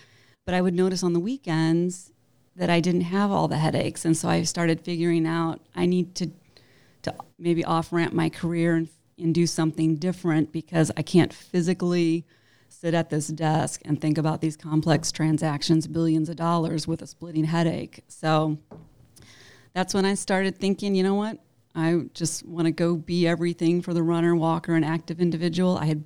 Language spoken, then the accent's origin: English; Collinsville, Illinois, United States; I went to Collinsville High School, and then I live in Maryville, so then got my undergrad at SIUE. So I've always been in this area, and this is my town